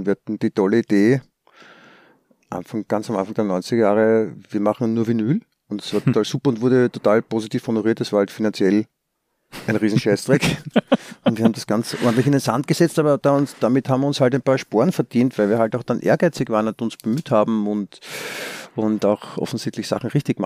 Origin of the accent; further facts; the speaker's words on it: Vienna, Austria; also born or lived in Stuttgart, Germany; Ich bin in Wien aufgewachsen, ja. Ich bin Passdeutscher, yeah. In Deutschland geboren. Habe den deutschen Pass noch immer.